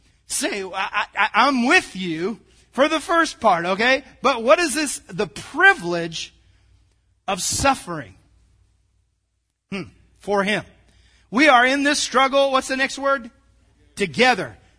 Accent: United States; I'm proud to be an American. I am proud to be an American.

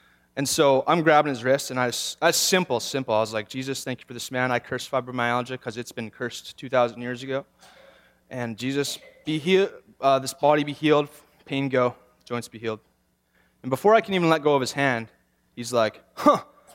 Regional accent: Niverville, Manitoba, Canada; I said, no, we're from Niverville.

